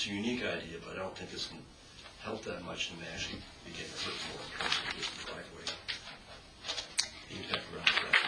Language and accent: English; Hollywood, California, United States; I'm from Hollywood. I remember those kind of driveways.